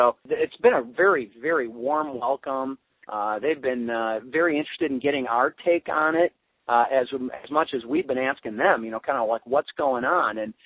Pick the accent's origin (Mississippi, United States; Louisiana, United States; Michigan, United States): Michigan, United States; Zeeland; my my hometown minister in Zealand